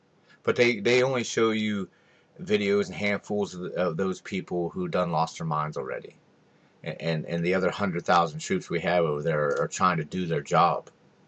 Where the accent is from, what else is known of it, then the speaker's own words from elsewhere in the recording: United States; I'm as American and patriotic as the next guy.